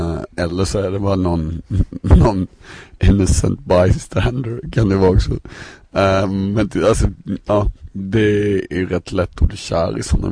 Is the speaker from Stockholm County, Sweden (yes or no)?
no; Ronneby, Blekinge, Sweden; jag hade varit hemma i Ronneby så skulle jag flyga ner och spela på en klubb